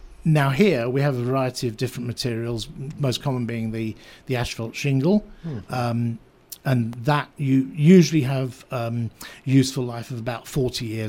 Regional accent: London, United Kingdom; And where I'm from London, and like the great Chicago fire of 1871, we had a great fire of London in 1666.

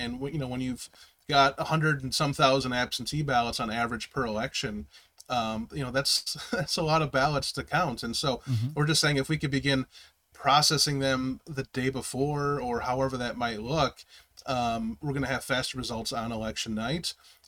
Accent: Milwaukee, Wisconsin, United States; You know, I was born in Milwaukee. I'm from Wisconsin. I've tried escaping a few times when I was younger, and it just kept pulling me back.

